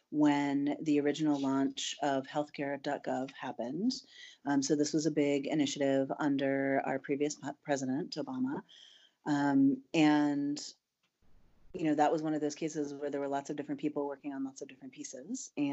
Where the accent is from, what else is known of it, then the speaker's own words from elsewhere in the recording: Portland, Maine, United States; So I grew up in New England, and right around the time that it was time to go off to college, I really was excited to get out of Portland, Maine, which is where I spent my formative years.